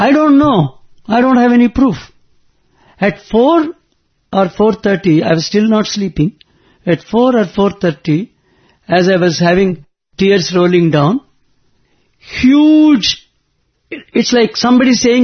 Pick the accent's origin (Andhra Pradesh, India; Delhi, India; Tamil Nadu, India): Andhra Pradesh, India; Visakhapatnam; English is a second language; now in Washington, United States; My family and myself, we came from Washington to Bombay. The main idea was that we should all come to Whitefield, first have a darshan, then go home to our native place. We go to Visakhapatnam, Vijayanagaram.